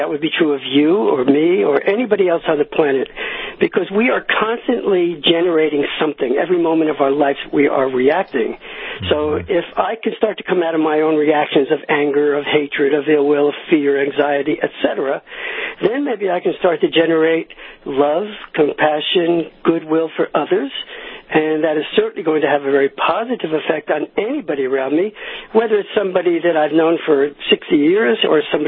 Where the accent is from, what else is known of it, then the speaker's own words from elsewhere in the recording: New York, United States; Well, I grew up outside of New York in the Jewish tradition, as many young Jewish kids in back in the 60s.